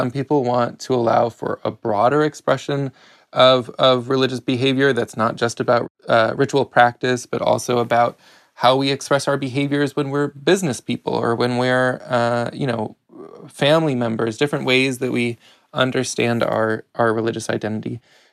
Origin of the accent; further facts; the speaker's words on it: Chicago, Illinois, United States; I grew up outside of Chicago and went to public schools that were majority Hispanic. And I myself am a gringo. I did not grow up speaking Spanish.